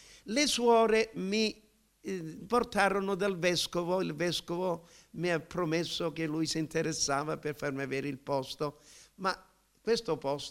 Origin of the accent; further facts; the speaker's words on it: Chiaravalle, Marche, Italy; tornando dal militare a Chiaravalle, perché sono nato e cresciuto a Chiaravalle fino a una certa età